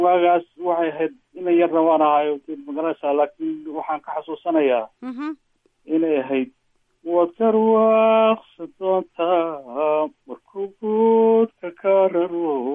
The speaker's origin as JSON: {"language": "Somali", "town": "Mogadishu", "region": "Banaadir", "country": "Somalia", "tie": "born or raised there", "said": "Xamar baan ku soo barbaaray."}